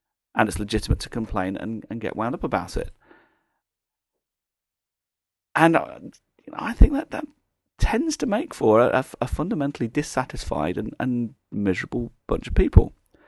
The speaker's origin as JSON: {"language": "English", "region": "South West England", "country": "United Kingdom", "said": "I'm from the West Country, from Cornwall and Plymouth"}